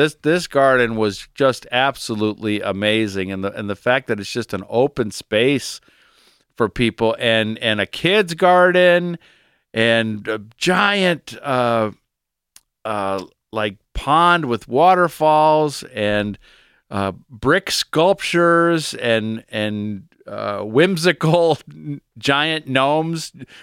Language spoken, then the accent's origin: English; Ohio, United States; let's the three of us spend a day in Ohio, since we're all three from Ohio.